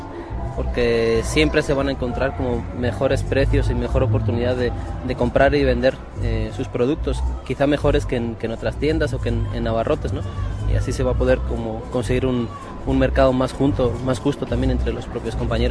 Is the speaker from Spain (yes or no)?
yes; Basque Country, Spain; Vengo del País Vasco.